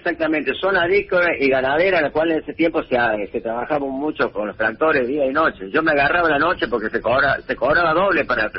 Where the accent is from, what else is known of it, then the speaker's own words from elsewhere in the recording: Córdoba, Argentina; born there; yo soy nacido en la zona rural, a 40 kilómetros de Montecristo.